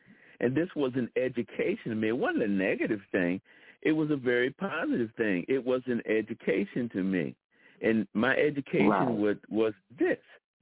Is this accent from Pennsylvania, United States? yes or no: yes; Philadelphia, Pennsylvania, United States; I mean, here I am. I'm from Philadelphia. The only British stuff I've seen was tea in a container.